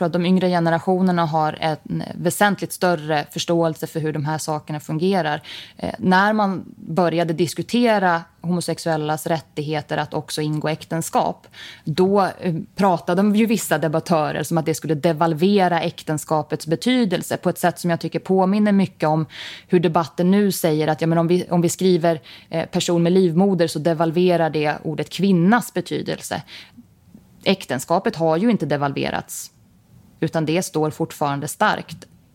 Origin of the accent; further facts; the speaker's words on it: Jämtland County, Sweden; fast jag är uppvuxen i Västra Härjedalen.